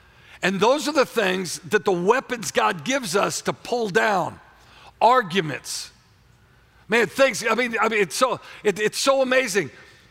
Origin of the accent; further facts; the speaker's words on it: Warrenton, Missouri, United States; I'm from Warrenton, Missouri. I didn't speak proper English.